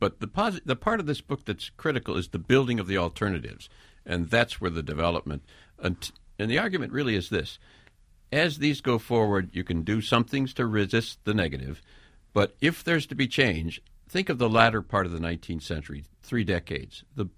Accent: Wisconsin, United States; I'm from Wisconsin. I was in Wisconsin during the Joe McCarthy era.

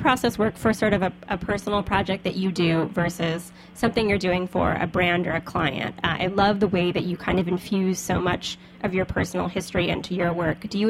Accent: the South, United States; As a Southerner, it's hard to resist.

